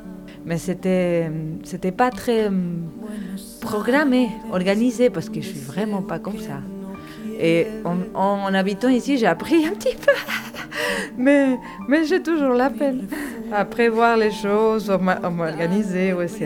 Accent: Argentina; moved away; comme quand je suis partie d'Argentine, de prendre cette distance.

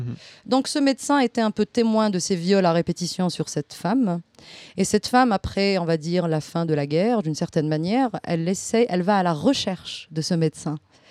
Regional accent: Algeria; Je suis algérienne, donc vous l'aurez compris.

